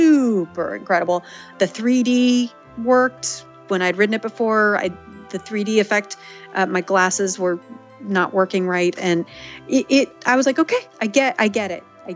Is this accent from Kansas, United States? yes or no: yes; Kansas, United States; I'm from Kansas, so I'm used to good meat.